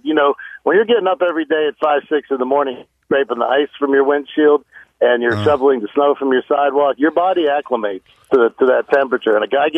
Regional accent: Pittsburgh, Pennsylvania, United States; moved away as an adult; now in Houston, United States; born and raised in Pittsburgh for 23 years, and I've now lived in Houston for 23 years.

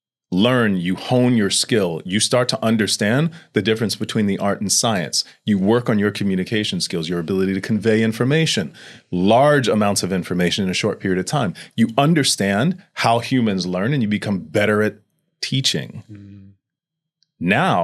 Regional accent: New York, United States; But I'm from New York.

